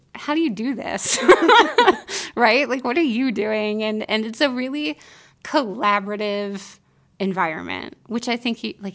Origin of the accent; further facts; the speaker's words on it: Bradford, Pennsylvania, United States; And we would go with him and deliver meals back in my hometown in Bradford, Pennsylvania. So it started when I was really young.